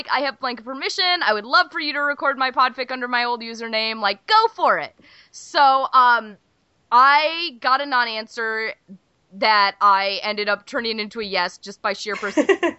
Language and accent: English; Minnesota, United States; I'm from Minnesota, but I fucking hate Minnesota nice